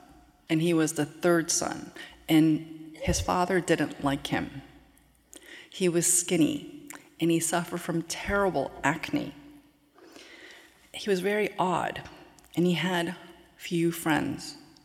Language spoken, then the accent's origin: English; South Korea; born there; English is a second language; I was born in South Korea. English was my second language.